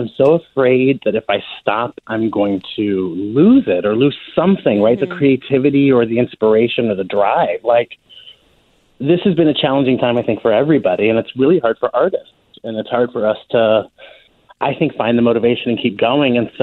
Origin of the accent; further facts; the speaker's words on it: Canton, Ohio, United States; I grew up in Canton, Ohio, and I moved to Columbus, but I grew up in Canton where the Football Hall of Fame is.